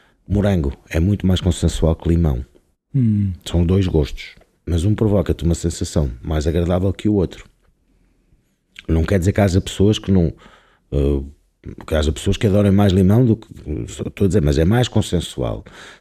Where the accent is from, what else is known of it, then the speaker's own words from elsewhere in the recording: Norte, Portugal; Eu sou transmontano